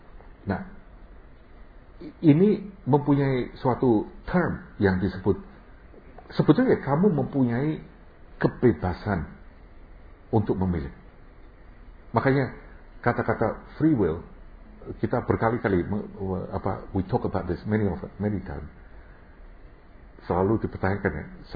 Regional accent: Indonesia; Dipikir saya dari Indonesia, saya mestinya Muslim gitu. Apalagi

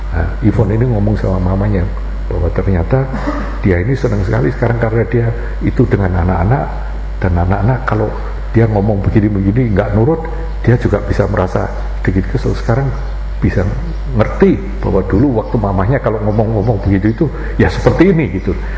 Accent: Semarang, Central Java, Indonesia; saya ini dari Semarang, lahirnya di Semarang. Teman-teman saya ini orang Semarang.

